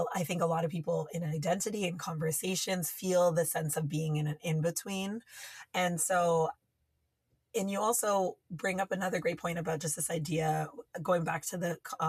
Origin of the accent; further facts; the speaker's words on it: Toronto, Ontario, Canada; my parents are Tamil, Sri Lankan, have, you know, came here in the 80s because of the war. And so very much I grew up with, you know, kind of a refugee cultural context of growing up in Toronto.